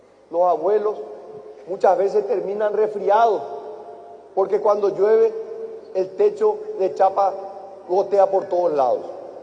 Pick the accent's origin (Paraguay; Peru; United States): Paraguay; realmente orgulloso como paraguayo del trabajo que estás haciendo.